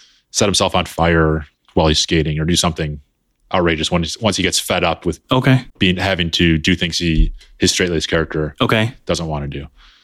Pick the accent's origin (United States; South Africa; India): United States; Chicago, Illinois; All right, because childhood, growing up in Chicago